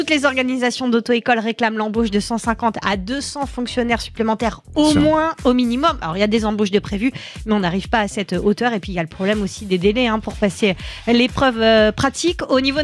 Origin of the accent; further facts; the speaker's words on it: Grand Est, France; Et moi, j'ai voulu savoir ce qu'il en était précisément chez nous, dans le Haut-Rhin.